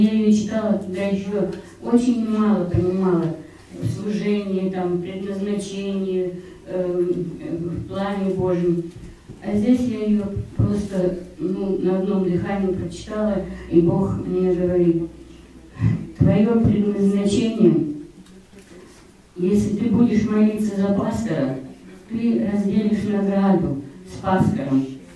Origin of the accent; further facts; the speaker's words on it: Vancouver, British Columbia, Canada; Я также из Ванкувера